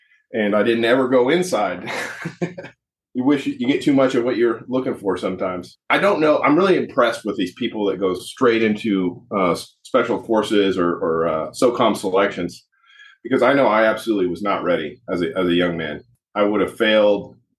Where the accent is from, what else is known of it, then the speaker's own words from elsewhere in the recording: Oklahoma, United States; So, I grew up in Western Oklahoma. We had a cattle, I guess I'll use the word operation. We had about 500 acres on our river bottom land.